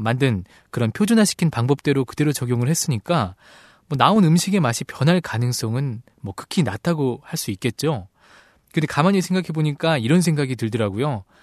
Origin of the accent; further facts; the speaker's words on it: Seoul, South Korea; 저는 따뜻한 서울남자